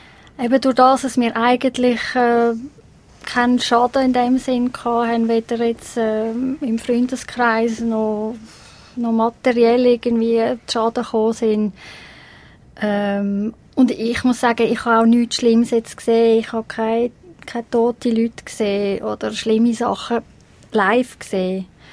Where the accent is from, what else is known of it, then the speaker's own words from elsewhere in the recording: Switzerland; vorher habe ich mich so sehr behütet gefühlt als Schweizerin.